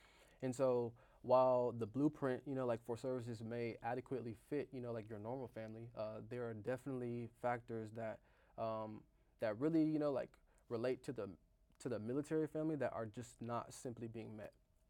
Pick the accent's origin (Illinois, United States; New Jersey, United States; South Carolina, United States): South Carolina, United States; It was a weird transition because, you know, I grew up in South Carolina